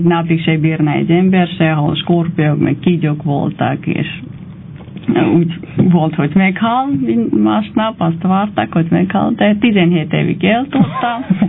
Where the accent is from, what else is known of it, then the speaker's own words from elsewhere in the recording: Armenia; Hungarian is a second language; mi az örmények vagyunk, akkor az örmény nyelvet beszélünk